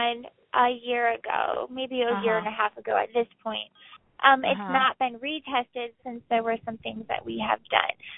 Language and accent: English; Montoursville, Pennsylvania, United States; That's kind of why I'm reaching out to you guys, but I am from Montoursville.